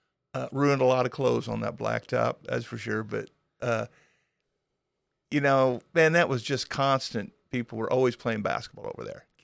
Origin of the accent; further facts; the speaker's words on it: Hardin, United States; yeah. And we grew up in Hardin.